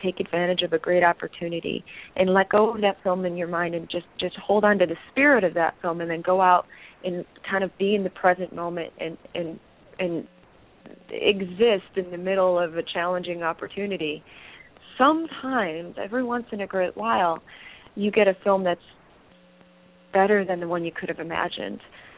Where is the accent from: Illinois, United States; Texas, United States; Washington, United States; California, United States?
Illinois, United States; Chicago; I grew up in Chicago, so I grew up with those kind of winters.